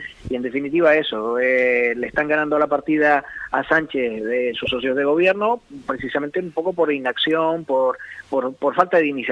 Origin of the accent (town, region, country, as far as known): Spain